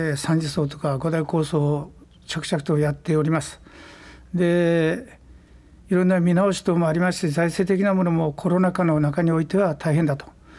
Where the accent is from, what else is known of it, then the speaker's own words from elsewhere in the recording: Kyushu, Japan; also born or lived in Tokyo; now in Shizuoka, Japan; 私は九州男児、というのが根本にありますけども、今やっぱりそれをあんまり出すんじゃなくて、やっぱりこの静岡でね、生活させてもらってるし